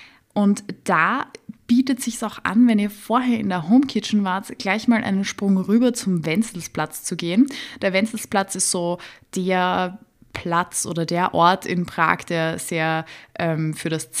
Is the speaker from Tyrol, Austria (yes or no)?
no; Vienna, Austria; ich komme aus Wien